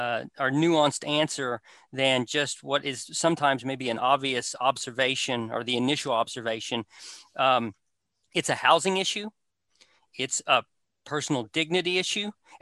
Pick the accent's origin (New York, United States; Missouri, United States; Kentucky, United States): Kentucky, United States; I'm from Appalachian, Eastern Kentucky